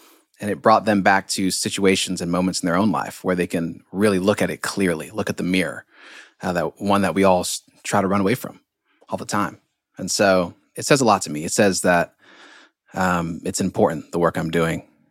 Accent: Monrovia, Montserrado, Liberia; now in Tennessee, United States; I live in Appalachia. So like that tail end down in Tennessee. And I'm from West Africa, Liberia, capital city, Monrovia.

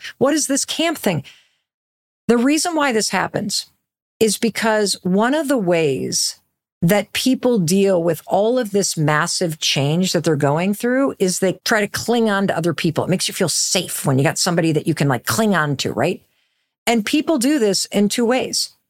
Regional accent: Midwest, United States; when I got to Dartmouth 38 years ago, I was from the Midwest. I went to a tiny little public high school.

